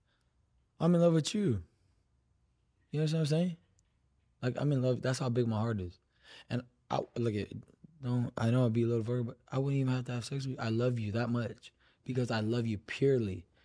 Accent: Los Alamitos, California, United States; born there; Okay, so I was born in Los Alamitos, California.

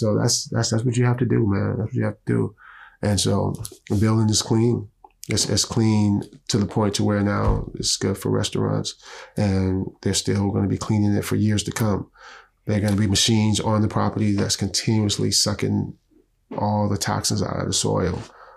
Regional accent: United States; And Taz and I, we grew up in the Lamar Park area.

